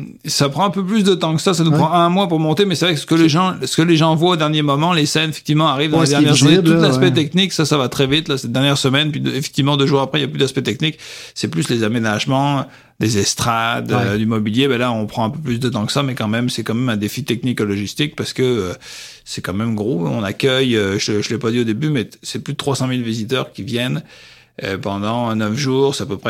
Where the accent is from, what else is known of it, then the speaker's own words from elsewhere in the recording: western France, France; now in Trois-Rivières, Canada; Mais oui, pour ceux qui entendent mon accent, moi, je viens de l'ouest de la France. Ça fait longtemps que je suis au Québec, là, plus d'une quinzaine d'années. Mais quand je suis arrivé à Trois-Rivières, ben, je connaissais évidemment personne.